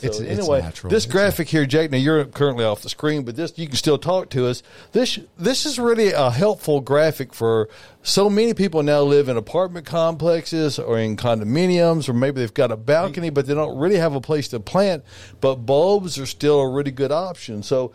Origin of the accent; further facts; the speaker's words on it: United States; We Americans dabble in it.